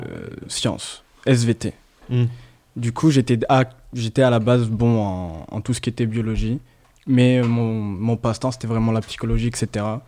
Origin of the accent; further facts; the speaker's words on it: Nice, Provence-Alpes-Côte d'Azur, France; now in Canada; Moi, je viens de France, je viens du sud, je viens de Nice. Donc, il fait souvent chaud.